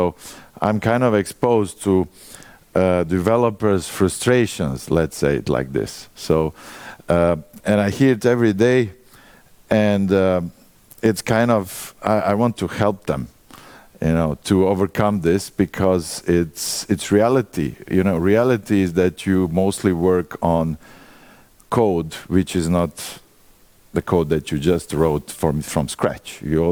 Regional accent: Croatia; I'm from Croatia.

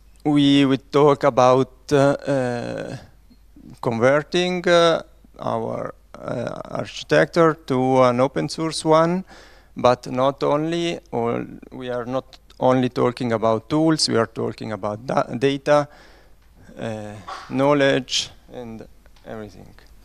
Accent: Italian-speaking Switzerland, Switzerland; I come from Switzerland, from the Italian part, Italian-speaking part of Switzerland.

